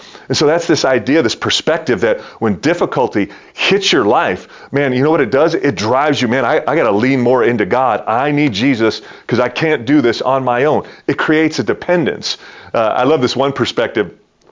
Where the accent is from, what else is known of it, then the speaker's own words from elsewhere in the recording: Detroit, Michigan, United States; it was going to crescendo in 1987 at Joe Louis Arena. It's my hometown